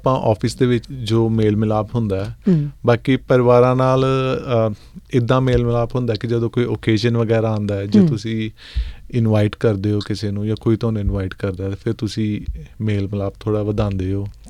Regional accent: Bainsa, Punjab, India; born there; ਮੇਰਾ ਜਨਮ ਪਿੰਡ ਬੈਂਸਾ, ਜ਼ਿਲ੍ਹਾ ਹੁਸ਼ਿਆਰਪੁਰ ਵਿੱਚ ਹੋਇਆ ਸੀ 1987 ਦੇ ਵਿੱਚ।

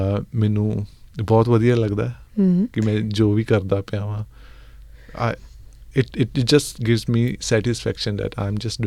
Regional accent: Bainsa, Punjab, India; born there; ਮੇਰਾ ਜਨਮ ਪਿੰਡ ਬੈਂਸਾ, ਜ਼ਿਲ੍ਹਾ ਹੁਸ਼ਿਆਰਪੁਰ ਵਿੱਚ ਹੋਇਆ ਸੀ 1987 ਦੇ ਵਿੱਚ।

